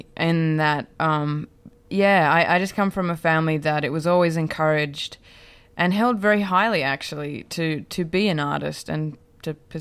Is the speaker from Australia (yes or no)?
yes; Adelaide, South Australia, Australia; born there; I was born in Adelaide.